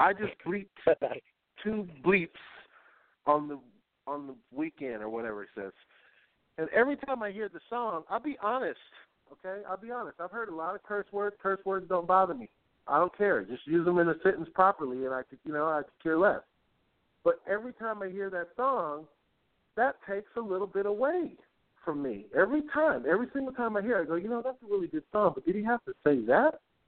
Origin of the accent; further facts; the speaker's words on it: Kansas City, Missouri, United States; Now, I'm from Kansas City.